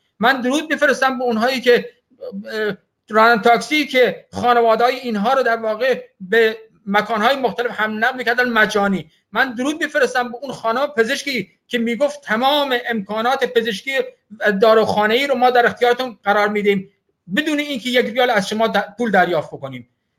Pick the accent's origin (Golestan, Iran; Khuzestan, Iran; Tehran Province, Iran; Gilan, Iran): Khuzestan, Iran; Ahvaz; در اهواز و اینها که دیگه در واقع زادگاه من و جایگاه من و پایگاه من بودن. اهواز و هفتپه و شوش و در واقع سایر شهرستان‌های خوزستان.